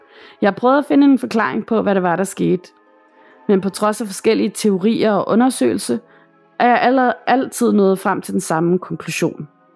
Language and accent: Danish; North Greenland, Greenland; da jeg var barn i Nordgrønland, hvor jeg kommer fra. Jeg var nok omkring 10 år gammel på det tidspunkt